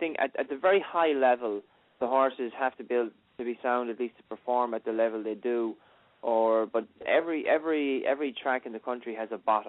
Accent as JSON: {"language": "English", "country": "Ireland", "tie": "born or raised there", "moved": "yes", "said": "when I was young growing up in Ireland, I definitely didn't have a clue of what way things might have worked over here."}